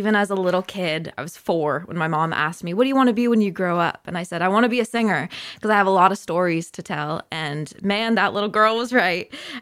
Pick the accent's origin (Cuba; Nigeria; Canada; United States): Canada; Tillsonburg, Ontario; I was born and raised right here in Tilsonburg